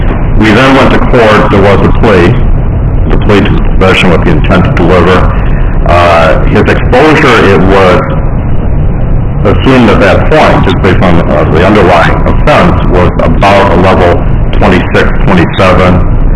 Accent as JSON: {"language": "English", "town": "Danville", "region": "Illinois", "country": "United States", "said": "I'm the attorney for Terrence Washington. I'm from Danville, Illinois."}